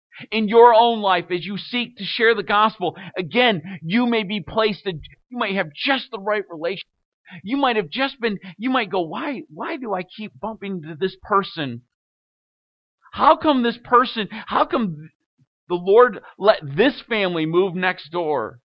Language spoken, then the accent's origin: English; Byron Center, Michigan, United States; I would be a pastor living in Michigan, not too far away from my hometown of Byron Center